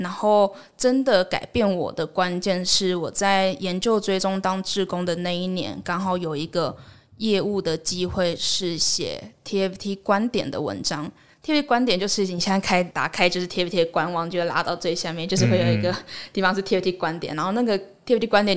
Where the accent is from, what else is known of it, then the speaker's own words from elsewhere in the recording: New Taipei, Taiwan; 就是我是新北人，然后可是从高中、大学都是在台北读书这样子。